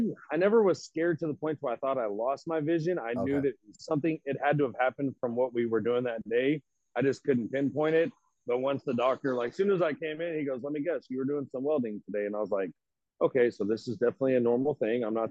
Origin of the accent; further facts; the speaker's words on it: Fort Worth, Texas, United States; No, I'm actually from Fort Worth